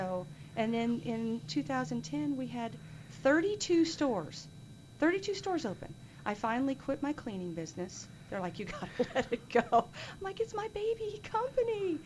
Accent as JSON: {"language": "English", "region": "Oklahoma", "country": "United States", "said": "I'm from Oklahoma originally, so I'm just kind of coming back to my roots. And my parents live here, and my aunt lives here."}